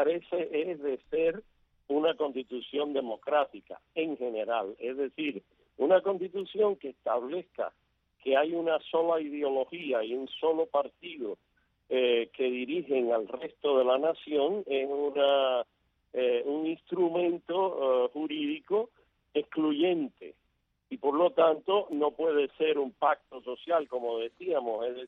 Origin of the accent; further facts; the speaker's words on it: Cuba; Hay que destacar que los protagonistas de este proceso somos los cubanos, evidentemente. cubanos que vivimos en la isla y cubanos de la diáspora.